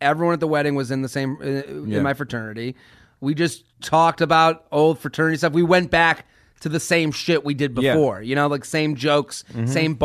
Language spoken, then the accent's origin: English; Massachusetts, United States; I came from Massachusetts to Penn State